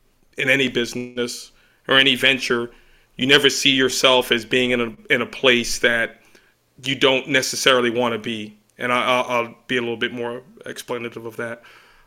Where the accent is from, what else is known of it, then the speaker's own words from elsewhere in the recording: Massachusetts, United States; I grew up in Massachusetts. People think Massachusetts is some bastion of tolerance.